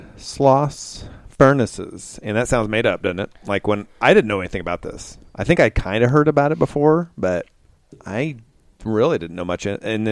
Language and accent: English; Kokomo, Indiana, United States; Because I grew up in Kokomo, and they used to have a steel mill. And I lived not too far from it, and you could hear it running and operating.